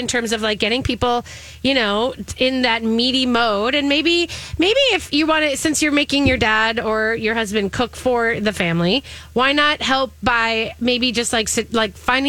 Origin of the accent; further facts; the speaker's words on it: Minnesota, United States; As a Minnesotan, I think that's appropriate too.